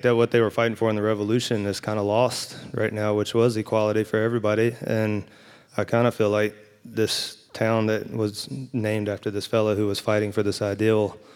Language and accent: English; North Carolina, United States; So I grew up in Warren County, North Carolina, and it was named for Joseph Warren.